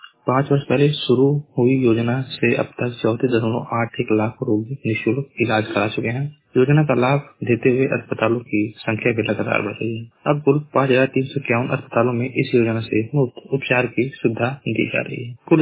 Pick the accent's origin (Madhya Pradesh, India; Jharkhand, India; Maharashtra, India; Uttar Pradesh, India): Uttar Pradesh, India; Maharajganj; मैं जिला महाराजगंज का निवासी हूँ।